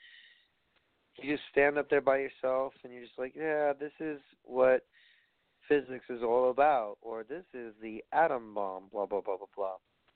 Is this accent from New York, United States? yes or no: yes; Brooklyn, New York, United States; I have a good night before I go back to my hometown in Brooklyn.